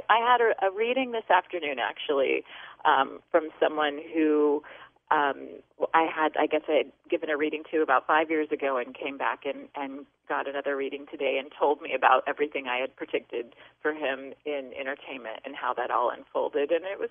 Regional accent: California, United States; born there; I was born in California, about 2 hours north of Los Angeles.

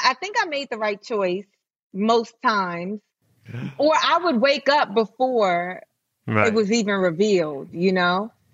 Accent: New York, United States; So like I grew up in New York, right? In New York, you live in skyscrapers and stuff.

